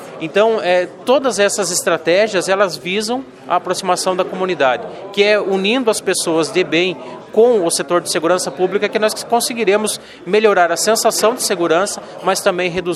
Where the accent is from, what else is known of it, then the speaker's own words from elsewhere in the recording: Canoinhas, Santa Catarina, Brazil; Eu sou natural de Canoinhas e para mim também é um orgulho voltar para minha terra natal.